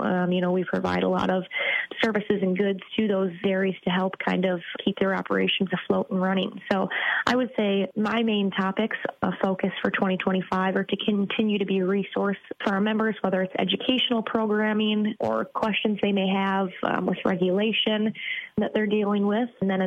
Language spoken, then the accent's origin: English; Iowa, United States; in those dairy associations, and then actively involved in my rural community in Wisconsin and still my hometown in Northeast Iowa as well.